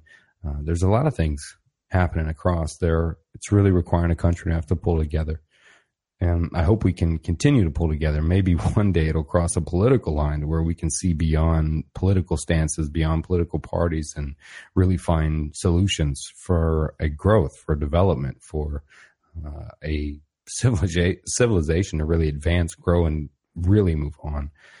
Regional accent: Orlando, Florida, United States; we relocated everything that had to do with the Cognitive Rampage back to my hometown in Orlando. And it feels good to be back home, to be honest.

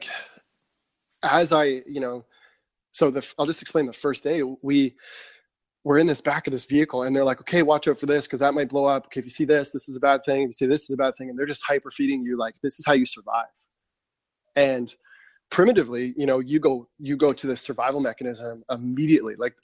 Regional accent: Canada; I'm Canadian, so 58 degrees Celsius was one of the hottest days there.

